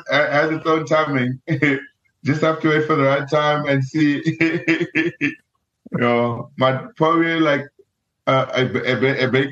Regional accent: Free State, South Africa; I mean, I am from the Free State.

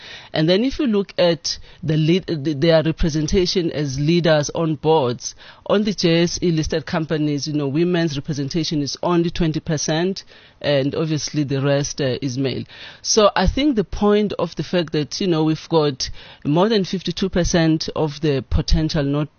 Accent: KwaZulu-Natal, South Africa; I grew up in KwaZulu-Natal. I was born there.

